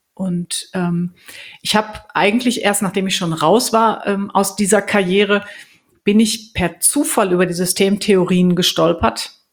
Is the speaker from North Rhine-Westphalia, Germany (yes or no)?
yes; Dortmund, North Rhine-Westphalia, Germany; now in Münster, Germany; Also ich bin gebürtige Dortmunderin. Ich bin ein Kind des Potts, was man an meinem Sprachklang auch immer noch raushören kann.